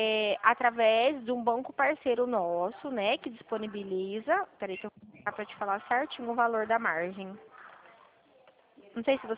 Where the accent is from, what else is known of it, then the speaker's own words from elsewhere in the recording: Dracena, São Paulo, Brazil; Eu sou de perto de Presidente Prudente, a cidade de Dracena.